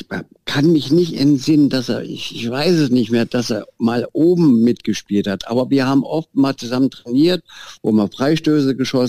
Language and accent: German; Mansfeld, Saxony-Anhalt, Germany; Ich bin in Mansfeld groß geworden